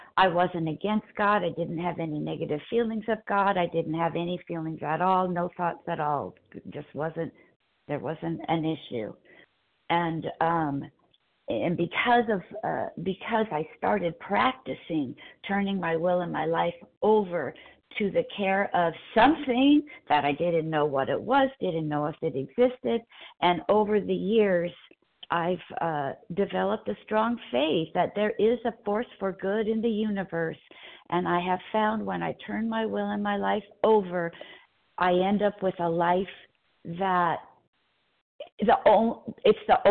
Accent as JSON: {"language": "English", "region": "California", "country": "United States", "said": "from Southern California. I'm grateful to be here."}